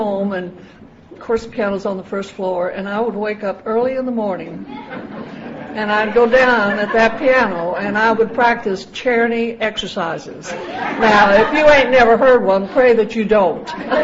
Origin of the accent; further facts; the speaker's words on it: Fort Worth, Texas, United States; I grew up over in Fort Worth, and I was a pretty good student.